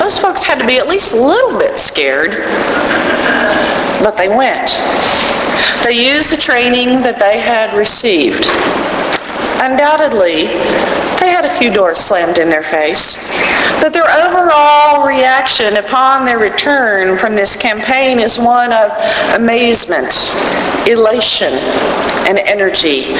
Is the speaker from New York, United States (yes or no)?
no; Waco, Texas, United States; I can remember the first time that I drove from Waco, my hometown, to Fort Worth by myself.